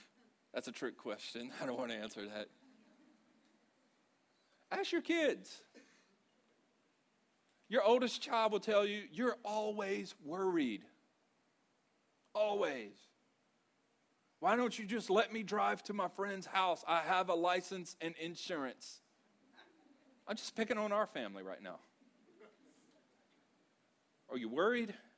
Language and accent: English; Louisiana, United States; I'm from Louisiana and we do that, and that God's still working on us.